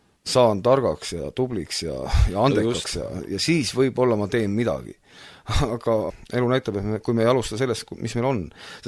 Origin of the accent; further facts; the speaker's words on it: Kohtla-Järve, Ida-Viru County, Estonia; siis ma olen üles kasvanud ka Kohtla-Järvel ja see ei ole mitte kaugel väga sealt see linn